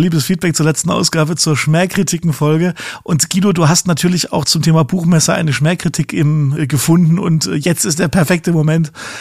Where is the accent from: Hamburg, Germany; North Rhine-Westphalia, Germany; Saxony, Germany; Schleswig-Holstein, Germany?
Saxony, Germany; Leipzig; die bei einem Getränk ihrer Wahl über alle Sachen sprechen, die ihnen als Leipziger so unter den Nägeln brennen.